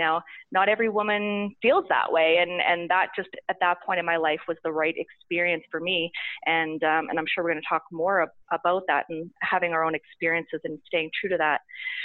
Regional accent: Saskatchewan, Canada; I was from Saskatchewan. I'd went to university there

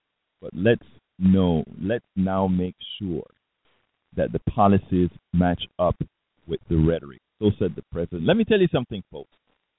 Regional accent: the South, United States; Hey, I'm a Southerner. I live in the South.

